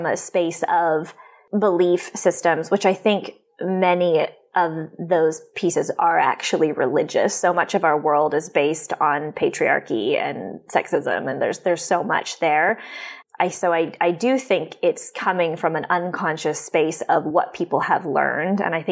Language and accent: English; Canada; now in United States; I'm Canadian, but I've been living in the US for about 3 years.